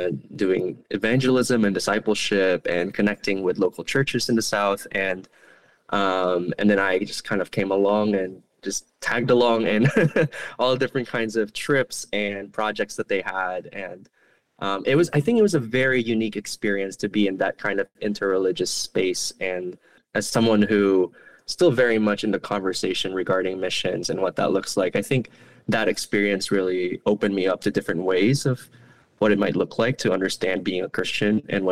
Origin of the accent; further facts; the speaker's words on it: Cagayan de Oro, Northern Mindanao, Philippines; English is a second language; So originally, I am from the Philippines. I was born there. I was raised there. And I grew up in a city called Cagayan de Oro City, which is in the south of the country. My family was a missionary family